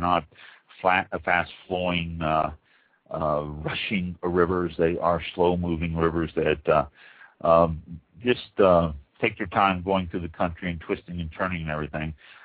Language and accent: English; United States; I speak acres because I'm American.